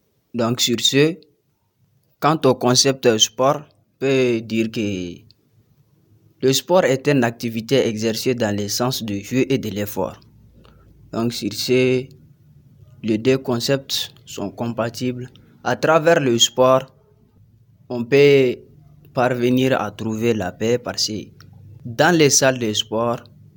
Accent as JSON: {"language": "French", "region": "Gao", "country": "Mali", "said": "Je viens de Gao, plus précisément Cercle d'Ansongo. Je suis ici pour les études."}